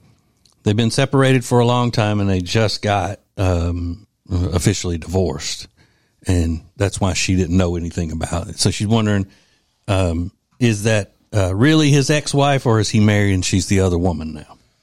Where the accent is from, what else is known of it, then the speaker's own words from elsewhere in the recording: Winfield, Louisiana, United States; as some of my friends I grew up with in Winfield, Louisiana would say, she had retched out to us.